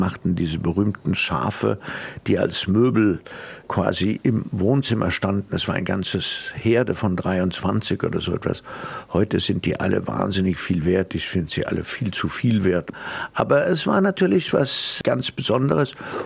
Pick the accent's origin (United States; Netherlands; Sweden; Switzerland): Switzerland; also born or lived in Germany; ich bin in der Schweiz geboren und bin meistens in der Schweiz aufgewachsen. Da meine Mutter früh gestorben ist, bin ich zu meiner Großmutter gekommen und lebte mit ihr halb in Deutschland, halb in der Schweiz.